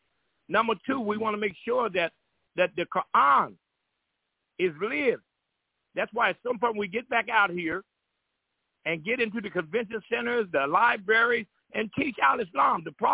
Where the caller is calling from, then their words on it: Columbus, Georgia, United States; from the Ummah of Prophet Muhammad by the way of Columbus, Georgia.